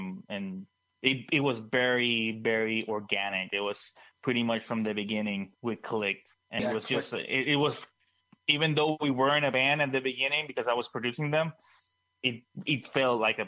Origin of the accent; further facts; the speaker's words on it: Puerto Rico; now in United States; I grew up born and raised in Puerto Rico, and then I moved to the States